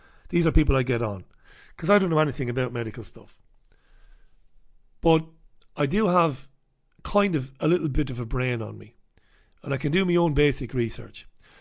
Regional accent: Ireland; As an Irishman, excuse me for knocking the mic there, as an Irishman and a proud one

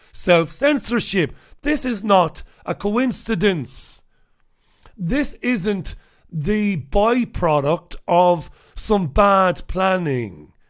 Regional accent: Waterford, Munster, Ireland; back in my hometown of Waterford

